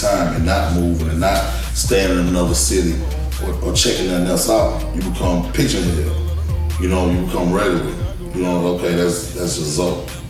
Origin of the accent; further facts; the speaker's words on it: Atlanta, Georgia, United States; I came from, like, you know, I come from Atlanta. You know what I'm saying? Like, that's what I am. I am Atlanta.